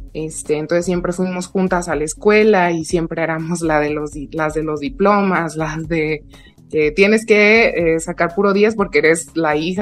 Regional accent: Guadalajara, Jalisco, Mexico; also born or lived in France; mexicana, tapatía, como dices, nací en Guadalajara, tengo 32 años, soy ama de casa, soy mamá de dos niños, de dos pequeñitos de 2 y 4 años, estoy casada, soy musulmana conversa

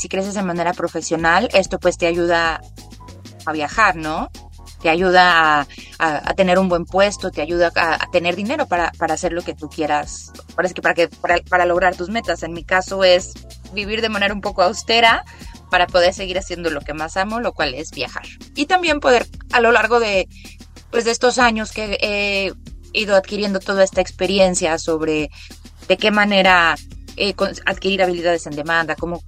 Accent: Celaya, Guanajuato, Mexico; soy mexicana. Yo crecí en Celaya, Guanajuato. Y desde hace muchos años, yo tengo 35 años

